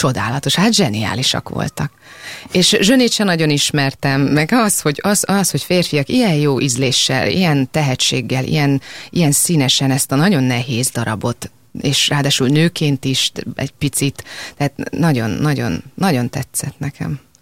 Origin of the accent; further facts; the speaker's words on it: Tata, Komárom-Esztergom, Hungary; mert én egy dunántúli kisvárosban nőttem fel, Tatán, ahol helyileg nincs színház, és a közvetlen környezetében sem nagyon akad.